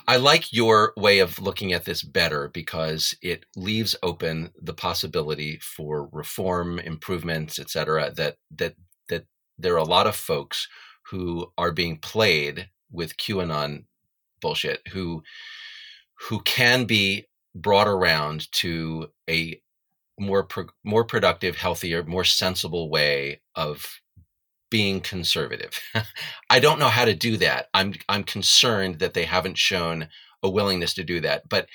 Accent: Texas, United States; I'm from Texas, right? I was a Democrat in Texas growing up, and the Texas Democratic Party died.

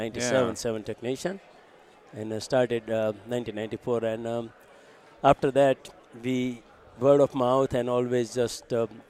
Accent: India; English is a second language; now in United States; I grew up in India.

